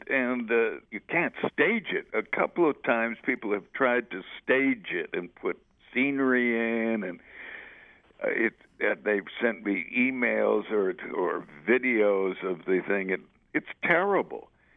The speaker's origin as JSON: {"language": "English", "town": "Buffalo", "region": "New York", "country": "United States", "tie": "born or raised there", "said": "I, myself, when I grew up in Buffalo, we had to memorize poems all the time and recite them in class."}